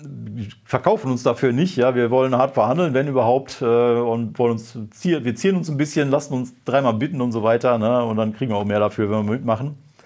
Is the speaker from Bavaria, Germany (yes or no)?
no; North Rhine-Westphalia, Germany; Das Einzige, was bis jetzt klar ist in NRW, meinem Heimatland